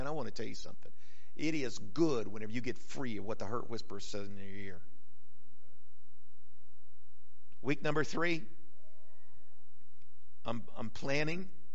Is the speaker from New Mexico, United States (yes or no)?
yes; New Mexico, United States; Over the years growing up in New Mexico, we seen a lot of snakes meet their fate.